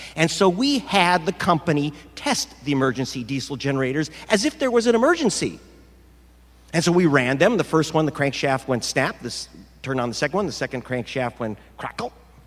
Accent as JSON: {"language": "English", "region": "New York", "country": "United States", "said": "I'm from New York."}